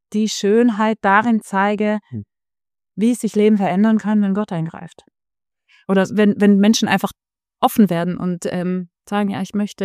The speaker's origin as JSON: {"language": "German", "region": "Trentino-Alto Adige", "country": "Italy", "tie": "born or raised there", "said": "ich bin in Südtirol aufgewachsen. Südtirol ist ein katholisches Land"}